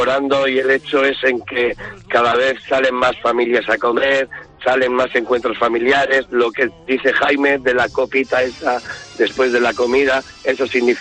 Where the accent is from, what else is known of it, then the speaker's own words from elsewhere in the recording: Bermeo, Basque Country, Spain; somos hijos de migrantes extremeños. Entonces, allí existe el día del... Hay mucho bonito en mi pueblo, en Bermeo.